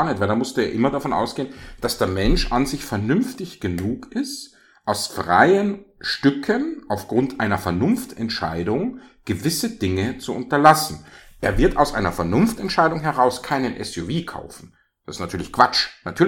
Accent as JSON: {"language": "German", "town": "Ingolstadt", "region": "Bavaria", "country": "Germany", "tie": "born or raised there", "said": "Unter anderem meine Heimatstadt Ingolstadt."}